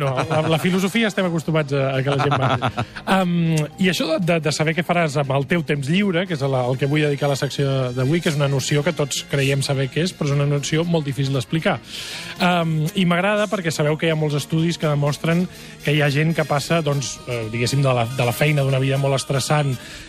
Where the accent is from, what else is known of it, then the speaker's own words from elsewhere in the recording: Vall-llobrega, Catalonia, Spain; la primera casa en la qual jo vaig dormir quan era un abuf va ser a Vall-llobrega, que continua sent el meu poble.